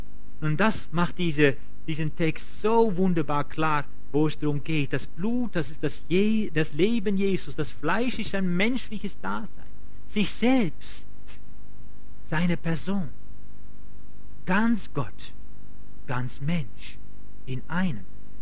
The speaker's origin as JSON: {"language": "German", "country": "Netherlands", "second_language": "German", "said": "Also ich bin Holländer, ich komme"}